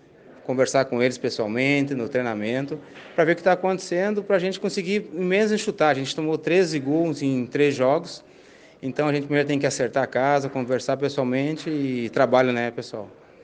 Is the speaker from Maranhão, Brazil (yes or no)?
yes; São Luís, Maranhão, Brazil; moved away as an adult; Voltar para minha casa, trabalhar perto da minha família. E me sinto até emocionado, porque eu saí de São Luís em 2006